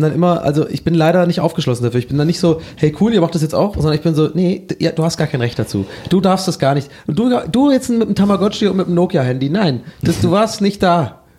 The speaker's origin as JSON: {"language": "German", "town": "Tübingen", "region": "Baden-Württemberg", "country": "Germany", "said": "die waren auf jeden Fall bei uns in Tübingen, waren die schon auch, haben ja auch die coolen getragen"}